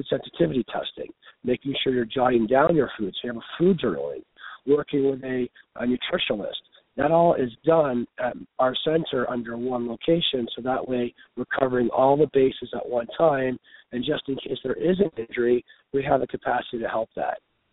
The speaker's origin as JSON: {"language": "English", "region": "Ontario", "country": "Canada", "tie": "born or raised there", "said": "I grew up in Southern Ontario."}